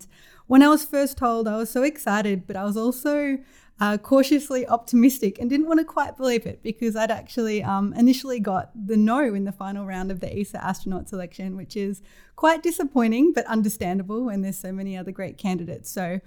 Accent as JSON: {"language": "English", "country": "Australia", "tie": "born or raised there", "said": "growing up in Australia"}